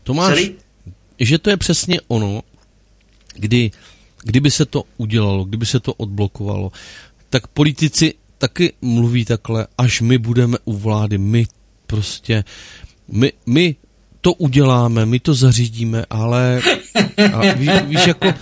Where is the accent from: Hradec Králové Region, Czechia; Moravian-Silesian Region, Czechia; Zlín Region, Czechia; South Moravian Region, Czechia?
Zlín Region, Czechia; protože u nás na Vlašsku se říká, že slíbeného platí 100 roku